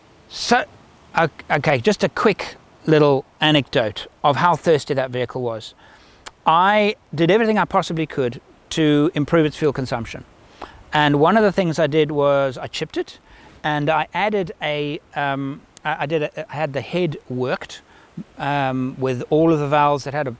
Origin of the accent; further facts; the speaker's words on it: Cape Town, Western Cape, South Africa; On a trip from my hometown in Cape Town to a place called George, which is east, 6 hours